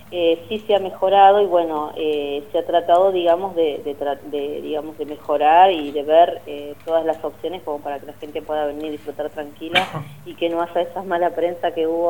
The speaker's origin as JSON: {"language": "Spanish", "town": "San Antonio Oeste", "region": "Río Negro", "country": "Argentina", "tie": "born or raised there", "said": "obviamente yo soy nativa de nuestra ciudad de San Antonio"}